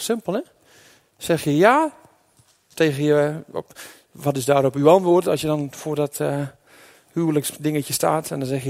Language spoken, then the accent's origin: Dutch; Groningen, Netherlands; Nou laten wij als Groningers gebruik maken van die eigenschap in ons geestelijk DNA